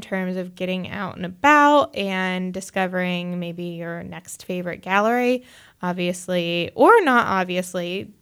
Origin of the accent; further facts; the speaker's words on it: Erie, Pennsylvania, United States; I'm from Erie.